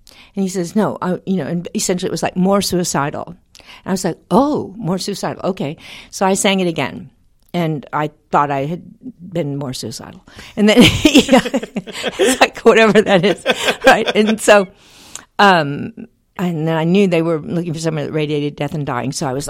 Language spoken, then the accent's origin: English; Texas, United States; And remember, I'm from Texas, because you have to keep that in mind, yes, because it has a lot to do with my brashness